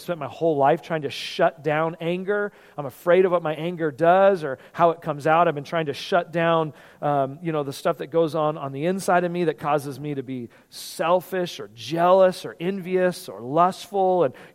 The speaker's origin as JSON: {"language": "English", "region": "California", "country": "United States", "tie": "born or raised there", "said": "I remember being a kid to get over to the Bay Area because we grew up in California."}